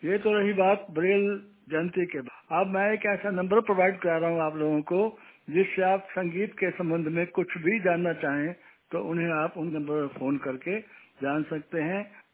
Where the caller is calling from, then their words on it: Delhi, India; मैं दिल्ली से … बहुत लंबे अंतराल के बाद आप सबसे मुखातिब हो रहा हूँ।